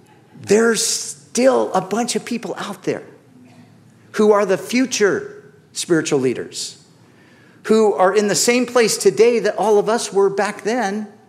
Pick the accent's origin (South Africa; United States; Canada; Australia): United States; Huntington Beach, California; because I grew up in Huntington Beach, and I was down there